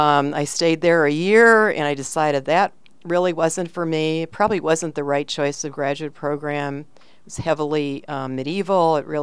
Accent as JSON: {"language": "English", "town": "Green Bay", "region": "Wisconsin", "country": "United States", "tie": "born or raised there", "said": "I grew up in Green Bay, and I came here to the university as an undergraduate. I was here 1964 to 1968"}